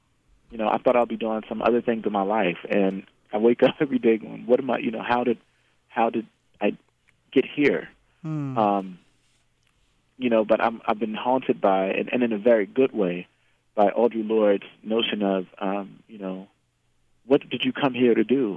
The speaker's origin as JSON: {"language": "English", "town": "Camden", "region": "New Jersey", "country": "United States", "lives_now": "Brooklyn, United States", "said": "I am queer identified from the Northeast, Camden, New Jersey, to be specific, and I now live in Bed-Stuy, Brooklyn."}